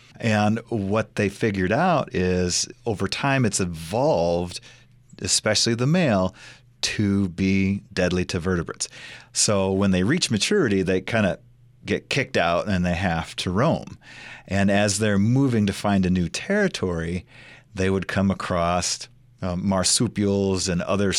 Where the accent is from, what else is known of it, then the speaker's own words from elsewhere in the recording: Iowa, United States; because I am from Iowa.